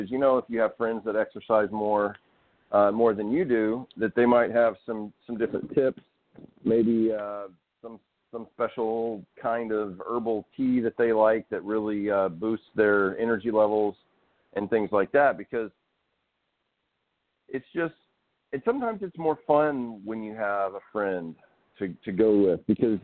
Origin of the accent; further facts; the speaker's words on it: Arkansas, United States; Especially, I grew up out in Arkansas. We're outside climbing trees and chasing animals and just doing all kinds of stuff.